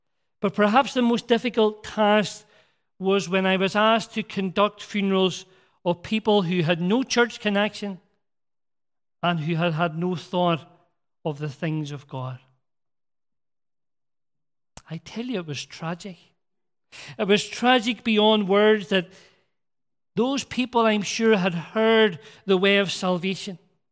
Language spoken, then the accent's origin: English; Rathcoole, Northern Ireland, United Kingdom; Folks here in Trinity will know that I grew up in Rathcoole, Loyalist Estate outside of Belfast.